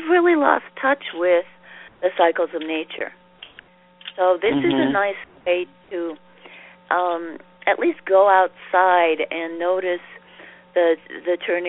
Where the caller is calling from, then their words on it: Boulder, Colorado, United States; Even here, I'm speaking from Boulder, Colorado.